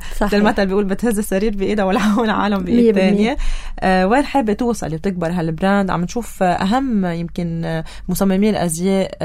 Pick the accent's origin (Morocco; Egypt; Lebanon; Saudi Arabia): Lebanon; نحن كلبنانيين